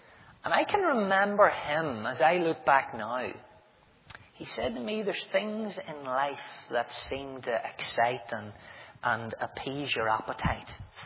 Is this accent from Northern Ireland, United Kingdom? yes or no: yes; Market Hill, Northern Ireland, United Kingdom; As I said, I grew up in Market Hill, South Armagh. It's quite a loyal little area. In fact, it's very loyal.